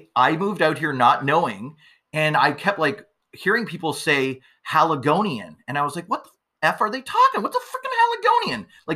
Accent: Ontario, Canada; I grew up in Ontario right across the border. I friggin' worked in Windsor like every Friday

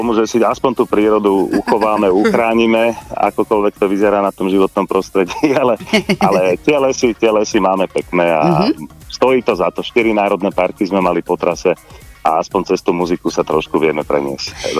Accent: Žarnovica, Banská Bystrica Region, Slovakia; ja som zo Žarnovici, mestečko na strednom Slovensku a máme tu Štiavnické vrchy v okolí.

